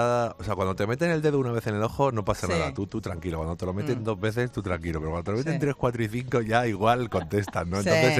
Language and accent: Spanish; Madrid, Community of Madrid, Spain; yo soy un chaval de Aluche que empezó hace unos años en los bares de Aluche